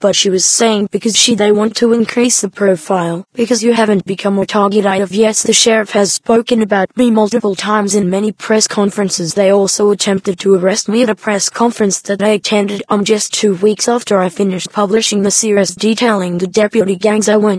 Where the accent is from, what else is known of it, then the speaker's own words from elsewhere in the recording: Los Angeles, California, United States; I grew up in Los Angeles I've always known about sheriff's gangs growing up